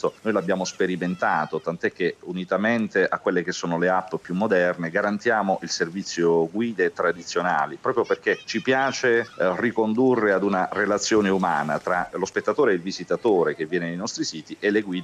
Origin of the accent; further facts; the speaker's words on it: Apulia, Italy; preferisco fare al contrario, quindi godermi la mia terra, quindi rimarrò in Puglia.